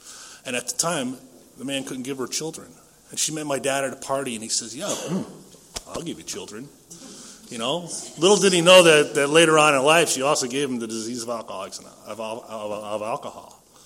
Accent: New England, United States; born there; You know, I was born in New England, 1958.

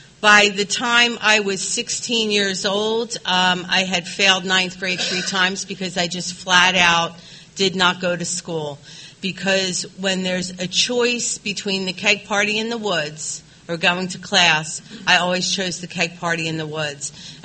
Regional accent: Philadelphia, Pennsylvania, United States; And I am from Philadelphia, so we do get snow in the winter.

